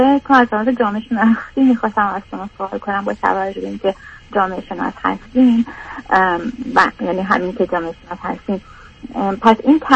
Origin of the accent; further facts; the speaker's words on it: Iran; moved away; ماهایی که در سالهای نچندان دوری از ایران اومدیم بیرون، مثلا من نزدیک 10 سال از ایران اومدم بیرون